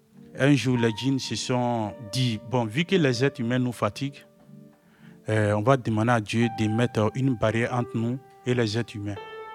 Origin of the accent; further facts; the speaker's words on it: Côte d’Ivoire; pendant la guerre chez nous en Côte d'Ivoire